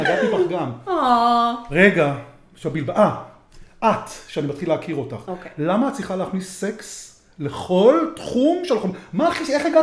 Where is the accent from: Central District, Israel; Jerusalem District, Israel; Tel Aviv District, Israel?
Tel Aviv District, Israel; Tel Aviv; ודווקא על התל אביבים המטומטמים שאני אחד מהם, אני תל אביבי